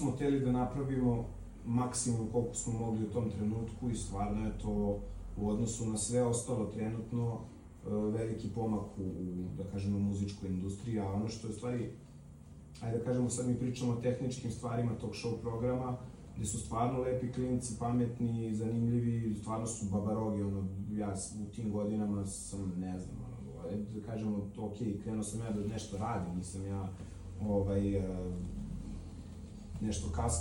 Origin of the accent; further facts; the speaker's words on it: Belgrade, Serbia; sam rođen u Beogradu i živim u Beogradu